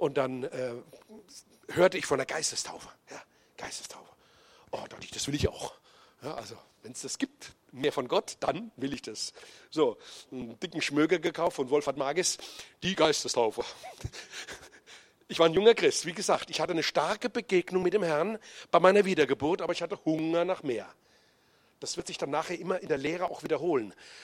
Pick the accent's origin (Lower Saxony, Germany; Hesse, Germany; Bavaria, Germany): Hesse, Germany; Bensheim; ich komme also hier aus der Gegend eigentlich. Ich bin Bensheim Schwanheim aufgewachsen, ging in der Geschwister-Scholl-Schule zur Schule und bin dann auch hier zum Glauben gekommen. Ich komme also aus nicht kirchlichem, christlichen Familienumfeld.